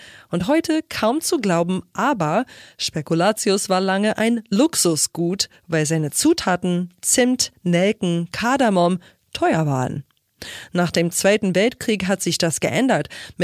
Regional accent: United States; in meiner Heimat, den USA

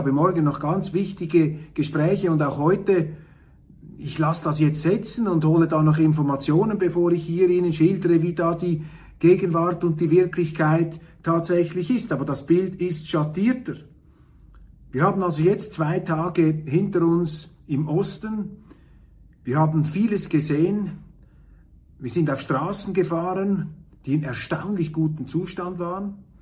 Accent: Switzerland; wie bei uns in der Schweiz, aber machbar und vernünftig, also die Infrastruktur ist

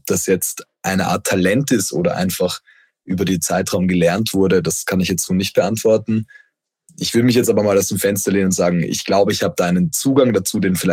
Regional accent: Vienna, Austria; Ich komme ursprünglich aus Wien

